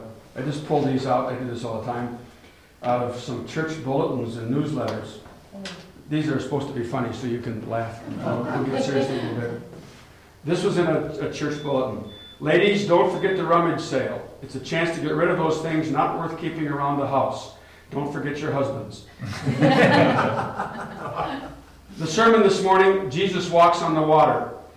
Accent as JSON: {"language": "English", "region": "Minnesota", "country": "United States", "tie": "born or raised there", "said": "how a full-blooded Norwegian, though American, growing up in Minnesota in the north, would decide to study African-American literature."}